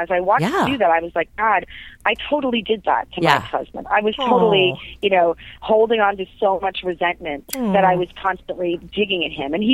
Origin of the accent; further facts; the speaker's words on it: United States; especially Americans. I mean, I'm an American.